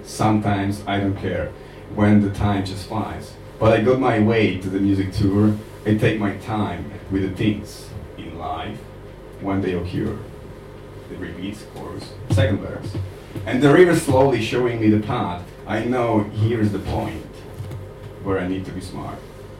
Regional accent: Slovakia; English is a second language; from Slovakia, for those who doesn't know.

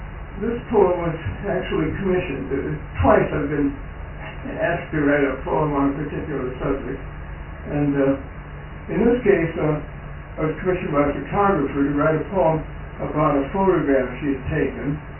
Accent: Webster Groves, Missouri, United States; also born or lived in St. Louis; I was born in St. Louis. St. Louis, not St. Louis. As you've heard. And I grew up in nearby Webster Groves, Missouri

